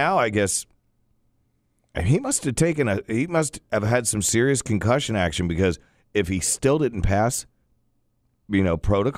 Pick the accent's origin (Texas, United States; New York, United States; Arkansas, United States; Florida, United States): Florida, United States; born there; Everybody thinks I'm from California.